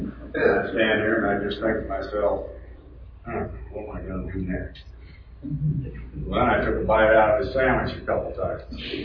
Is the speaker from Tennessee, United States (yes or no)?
no; Iowa, United States; I'm from Iowa.